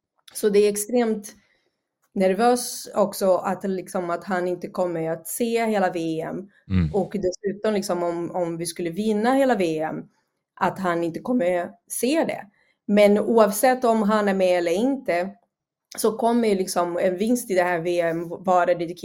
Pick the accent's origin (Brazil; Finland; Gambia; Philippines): Brazil; 2014 när vi spelade hemma i Brasilien, jag var där och kollade på matcher